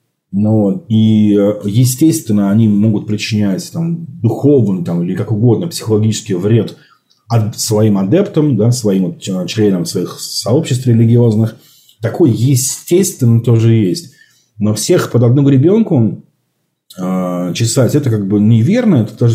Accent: Russia; я, допустим, россиянин, но я не русский

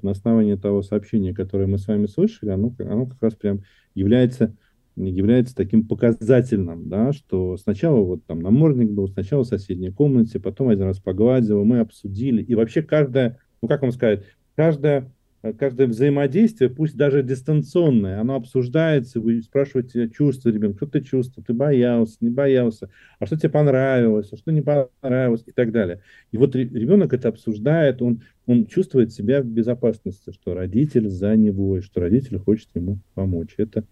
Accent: Samara, Samara Oblast, Russia; особенно я вырос на Волге, в Самаре, и у нас очень холодная вода в реке.

